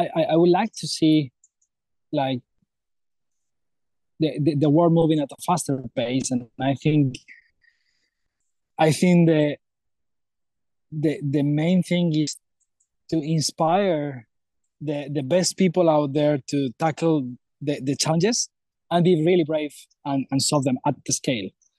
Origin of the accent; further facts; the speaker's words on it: Spain; now in Norway; I mean, I'm from Spain, but so half of my heart is in Norway after living almost half of my life now there.